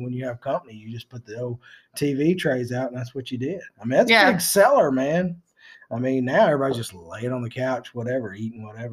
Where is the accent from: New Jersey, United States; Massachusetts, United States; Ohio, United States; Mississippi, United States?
Mississippi, United States; Mantachie; when I was growing up in Mantachie, the guy from Alabama would come to the pool hall.